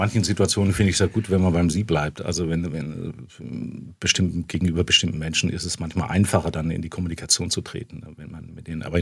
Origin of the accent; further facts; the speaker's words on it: Gönningen, Baden-Württemberg, Germany; Aufgewachsen in Göningen, muss man sozusagen.